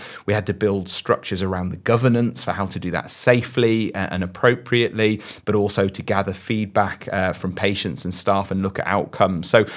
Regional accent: Leamington, West Midlands, United Kingdom; born there; So I was born in Leamington, but grew up elsewhere and came back for medical school.

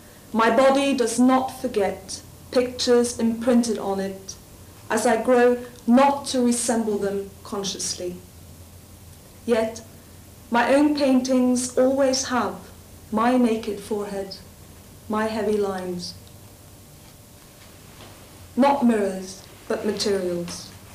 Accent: Norway; first language Norwegian; English is a second language; I am not English. And, but writing in English has been, in a way, liberating for me, because I have found a way to, in this language, to combine the abstract and the emotional to a greater extent than I could in my own language, which is Norwegian.

